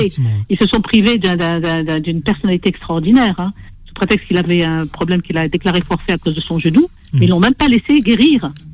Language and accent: French; Béjaïa, Béjaïa Province, Algeria; parce qu'il est quand même allé à Béjaïa, c'est ma ville, hein, je suis de Béjaïa